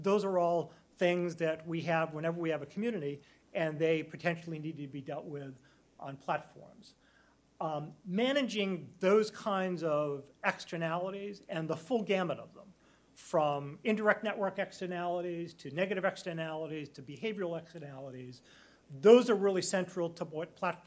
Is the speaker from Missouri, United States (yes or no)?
no; Boston, Massachusetts, United States; So like Catherine, I'm from Boston.